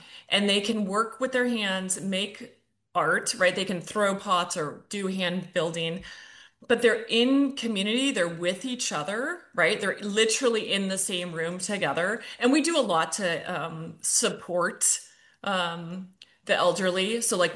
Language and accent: English; Los Angeles, California, United States; I grew up in Los Angeles, the first time I saw a Van Gogh, right?